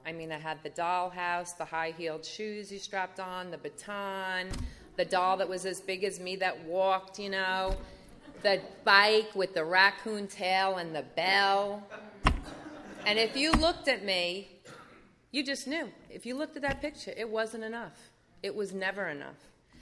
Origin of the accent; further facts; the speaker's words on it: Long Beach, New York, United States; now in Sedona, United States; I'm originally from Long Beach, New York, and there are a lot of newcomers in New York, and there was a lot of work to be done. I live in Sedona, Arizona now, not so much.